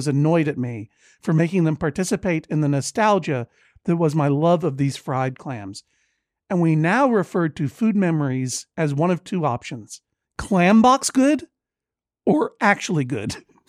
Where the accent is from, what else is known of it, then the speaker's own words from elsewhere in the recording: Brookline, Massachusetts, United States; That's one letter short of Brooklyn in my hometown, Brookline, Massachusetts. Just a block and a half from my old stomping grounds of Redacted Elementary School.